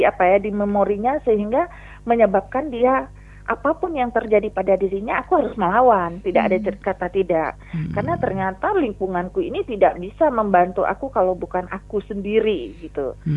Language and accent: Indonesian; Aceh, Indonesia; sebagai pedoman saya sebagai orang Aceh.